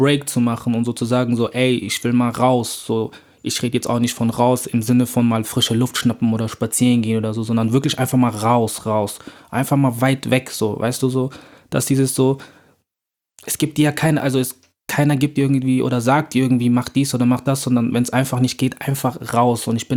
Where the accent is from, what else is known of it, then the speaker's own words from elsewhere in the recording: Bonn, North Rhine-Westphalia, Germany; Im Herzen Bonn, weil ich bin in Bonn aufgewachsen. Ich habe in Bonn alles erlebt, sei es meine komplette schulische Laufbahn, mein Freundeskreis